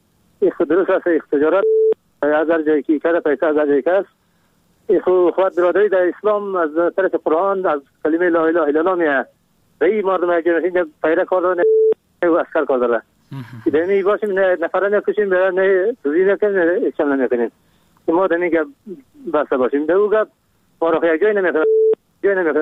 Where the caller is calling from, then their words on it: Kabul, Afghanistan; از کابل هستم.